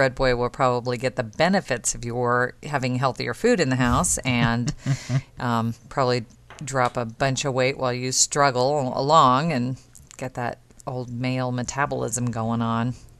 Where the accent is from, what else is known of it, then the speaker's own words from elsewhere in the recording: Totopolis, Illinois, United States; Well, I'm from Totopolis, yes, right over there